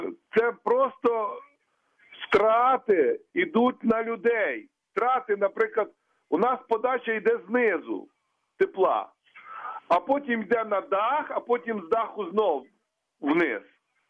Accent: Chernivtsi Oblast, Ukraine; я з Буковини.

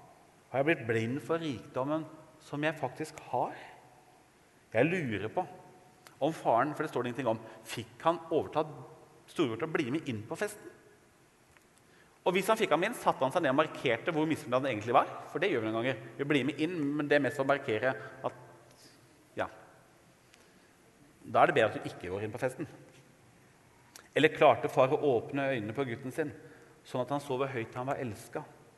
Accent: Hamar, Innlandet, Norway; jeg vokste jo opp med, i Brumdalen Hamar

